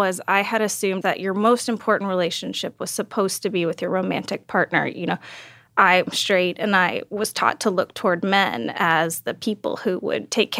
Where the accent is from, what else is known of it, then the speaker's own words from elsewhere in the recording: Texas, United States; I grew up what you would stereotypically call a mean girl. I grew up in Texas.